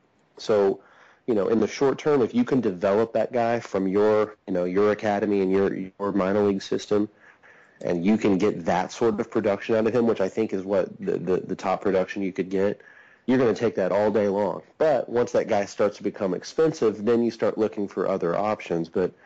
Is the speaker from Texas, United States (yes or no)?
yes; Texas, United States; He's actually from my hometown in Texas, so I got to give him a little extra love.